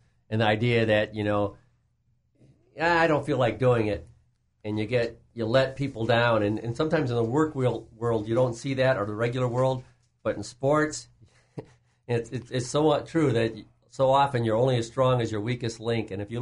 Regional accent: Fargo, North Dakota, United States; I grew up near Fargo

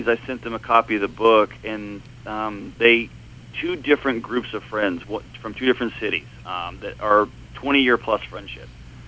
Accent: Texas, United States; I'm from Texas, and so we obviously are crazy about our football.

